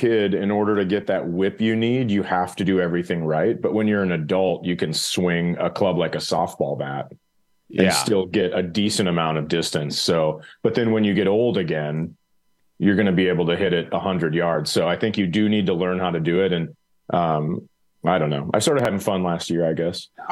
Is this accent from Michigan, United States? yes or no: no; Fergus Falls, Minnesota, United States; I grew up in Fergus Falls. So if you go from Minneapolis to Fargo, North Dakota, it's a 4-hour drive.